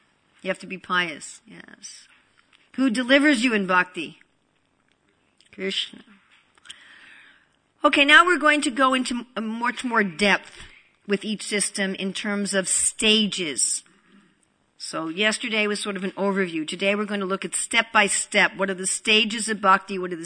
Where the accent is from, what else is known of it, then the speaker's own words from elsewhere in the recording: New York, United States; also born or lived in New Jersey; I'm also from New York and New Jersey. So many of us come from New York and New Jersey.